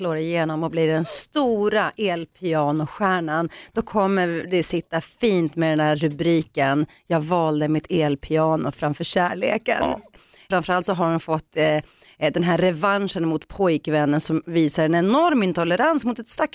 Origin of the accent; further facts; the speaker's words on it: Greece; Swedish is a second language; now in Sweden; i sydligare breddgrader där jag kommer ifrån Grekland